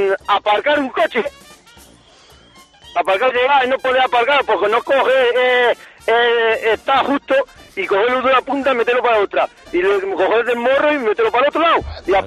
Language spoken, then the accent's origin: Spanish; Castilla-La Mancha, Spain; soy de La Mancha, por el de Ciudad Real.